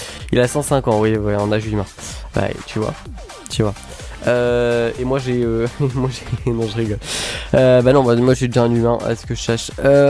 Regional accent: Normandy, France; parce que moi je suis un Normand, donc de la crème fraîche partout, voilà.

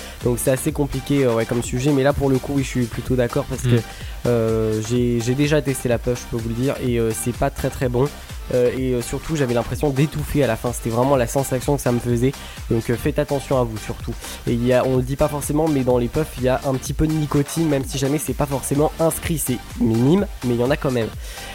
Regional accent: France; On est français, hein, au bout d'un moment, on nous interdit un truc, on trouve toujours un moyen.

